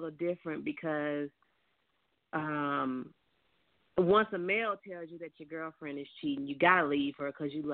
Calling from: Alabama, United States; I'm calling from Alabama.

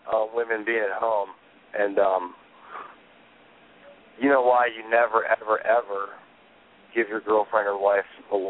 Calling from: Youngstown, Ohio, United States; I'm in Youngstown.

